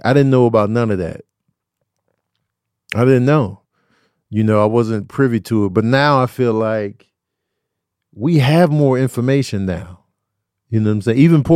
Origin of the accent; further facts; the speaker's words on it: Chicago, Illinois, United States; I was privileged to be speaking from an urban vantage point. I grew up in Chicago, you know what I'm saying?